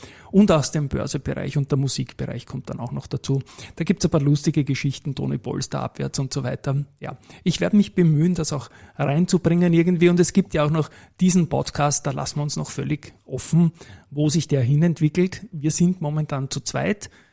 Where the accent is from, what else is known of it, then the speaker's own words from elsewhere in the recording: Austria; Das hätte man ja gar nicht glauben können als Österreicher.